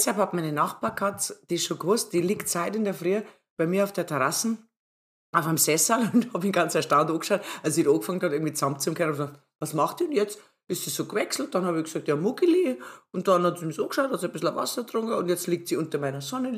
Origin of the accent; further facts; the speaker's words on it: Bavaria, Germany; accent: Bavarian; Ich zum Beispiel, ich spreche ja nur Bayerisch.